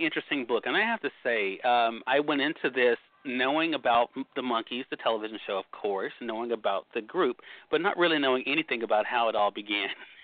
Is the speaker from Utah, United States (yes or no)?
no; Mississippi, United States; They'll be here in my home state of Mississippi later on this year.